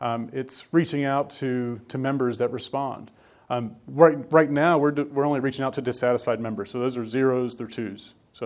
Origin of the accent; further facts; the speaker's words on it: North Carolina, United States; I'm from Eastern North Carolina.